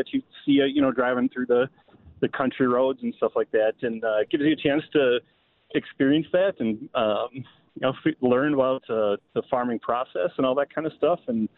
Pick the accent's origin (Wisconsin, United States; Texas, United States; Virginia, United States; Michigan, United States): Wisconsin, United States; Milwaukee; I'm a city boy. I'm originally from Milwaukee.